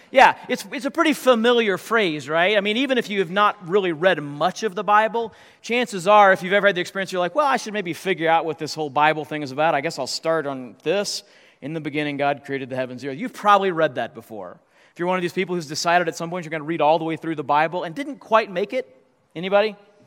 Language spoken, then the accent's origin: English; United States; I love being an American, no question about it.